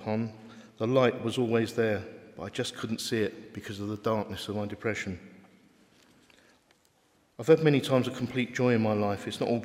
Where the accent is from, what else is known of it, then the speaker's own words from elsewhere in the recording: Ramsgate, South East England, United Kingdom; born there; I was born in 1961 in Ramsgate in Kent, and I'm currently at work as a contracts manager for a highways maintenance company.